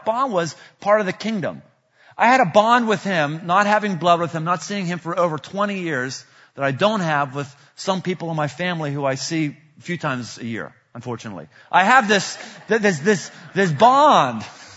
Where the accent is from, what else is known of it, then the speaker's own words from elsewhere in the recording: Pittsburgh, Pennsylvania, United States; to anybody who's ever been born and bred in Pittsburgh, lived there 30 years like I did